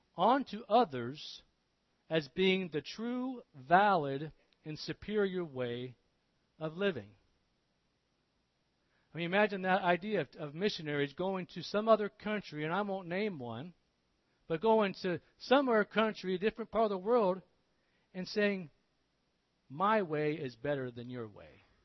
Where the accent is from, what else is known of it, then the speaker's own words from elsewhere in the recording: United States; even the type of Christian culture that even as an American, I can get very confronted with.